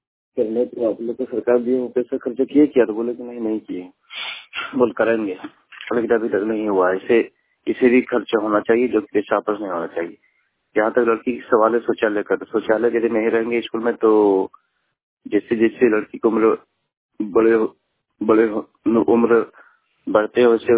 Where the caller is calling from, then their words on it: Hardakul, Jharkhand, India; मैं देवघर जिला हरदकुल गांव से बोल रहा हूँ। मेरा गांव हरदकुल है